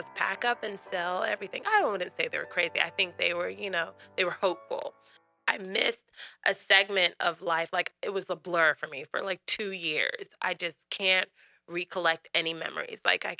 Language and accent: English; Greensboro, North Carolina, United States; When people ask, where are you from? Greensboro. I mean, I grew up in Greensboro, but I'll be like, Sierra Leone. So I would say I'm Sierra Leonean.